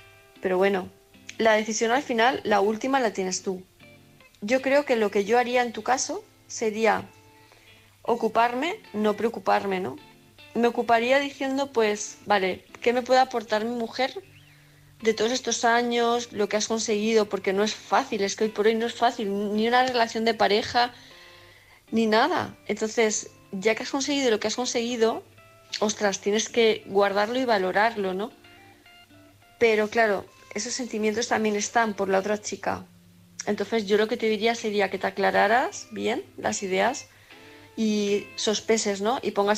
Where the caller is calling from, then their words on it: Palma de Mallorca, Balearic Islands, Spain; de Palma de Mallorca